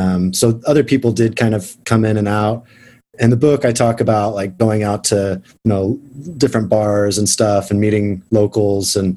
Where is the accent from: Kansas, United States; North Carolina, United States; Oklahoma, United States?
Oklahoma, United States; My dad had an RV when I was growing up in Oklahoma, and we'd go to some places, but I had never driven anything like that.